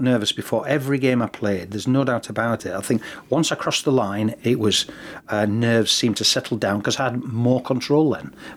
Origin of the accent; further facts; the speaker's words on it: Hull, Yorkshire and the Humber, United Kingdom; born there; Yeah, definitely. I was born in Hull.